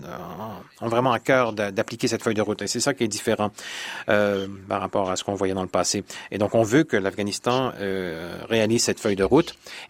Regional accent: Ukraine; Évidemment, comme je suis ukrainienne, ça portera sur l'Ukraine.

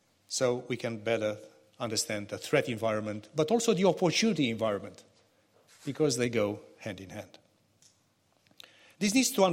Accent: Romania; English is a second language; I'm proud that in my home country of Romania

